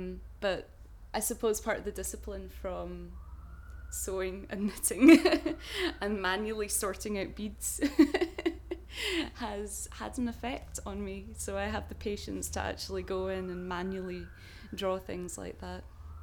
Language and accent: English; Glasgow, Scotland, United Kingdom; I grew up in Glasgow. I grew up in the West End of Glasgow, which is a beautiful part of the city, and I was very fortunate to grow up there. I don't have much of an accent.